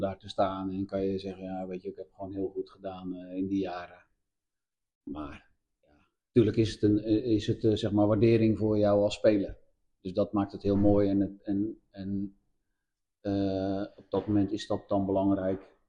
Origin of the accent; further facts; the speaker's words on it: Alphen aan den Rijn, South Holland, Netherlands; 53 jaar, geboren en getogen in Alphen.